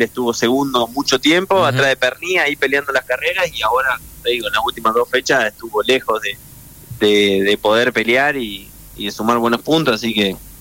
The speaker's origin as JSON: {"language": "Spanish", "country": "Argentina", "said": "eso la verdad que me enorgullece como argentino y tiene todo nuestro apoyo desde acá."}